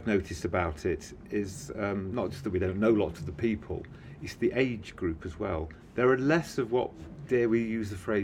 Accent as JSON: {"language": "English", "region": "Midlands", "country": "United Kingdom", "said": "We're from the Midlands, and there are very few people from our area here."}